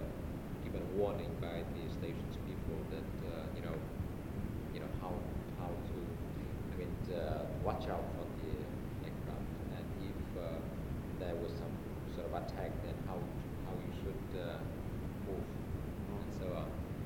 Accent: Hanoi, Vietnam; we came from Hanoi, you know, it was still considered penetration, so-called penetration. To work for the PRG, but actually you were from Hanoi.

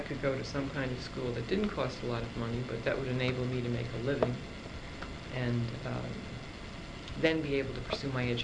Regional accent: Brooklyn, New York, United States; I was born in Brooklyn, New York.

